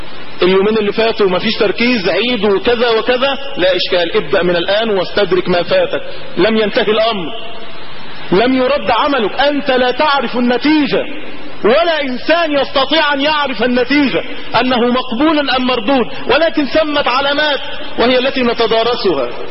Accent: Egypt; بلدنا مصر

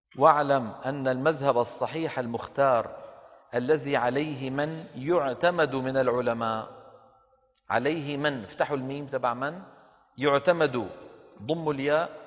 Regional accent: Damascus, Damascus Governorate, Syria; وعندنا في دمشق

